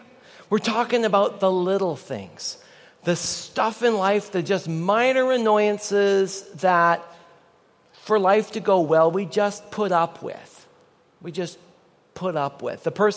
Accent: Canada; as a Canadian

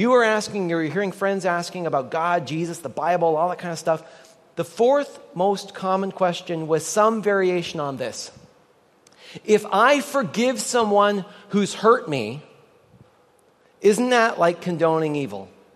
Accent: Canada; as a Canadian

